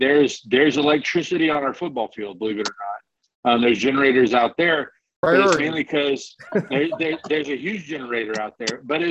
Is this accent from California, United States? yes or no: no; Louisiana, United States; My background with all this stuff is more, I grew up in Louisiana. And so, you know, I can give you the list of hurricanes that I've gone through.